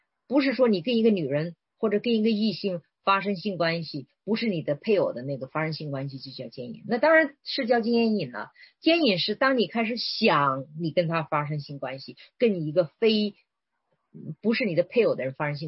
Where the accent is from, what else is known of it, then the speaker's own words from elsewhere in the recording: China; 因为我们中国人哈，我们从小的三观教育是非常不符合圣经真理